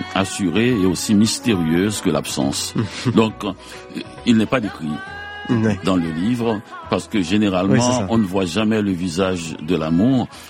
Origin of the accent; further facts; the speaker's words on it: Petit-Goâve, Ouest, Haiti; moved away as an adult; also born or lived in Port-au-Prince / Montréal / Miami; now in Paris, France; J'ai quitté Petit-Goâve, où j'ai vécu 11 ans pour Port-au-Prince, où j'ai vécu jusqu'à l'âge de 23 ans pour Montréal, où j'y suis depuis plus de 47 ans, pour Miami, où j'ai vécu 12 ans, pour Paris, où je suis là depuis 10 ans.